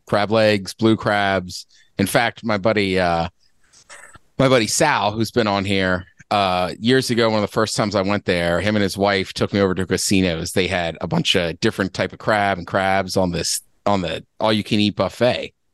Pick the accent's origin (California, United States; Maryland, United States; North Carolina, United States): Maryland, United States; I'm like, no, I'm from Maryland.